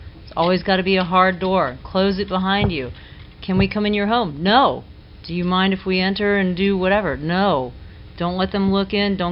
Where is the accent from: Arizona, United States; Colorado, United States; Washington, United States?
Colorado, United States; from Colorado. Work out in a law firm there.